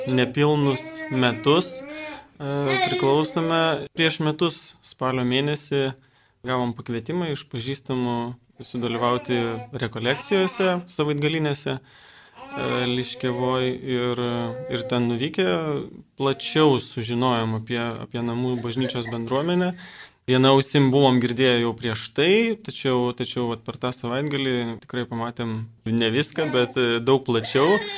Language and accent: Lithuanian; Vilnius, Vilnius County, Lithuania; Esame iš Vilniaus, iš Šventosios Dvasios parapijos.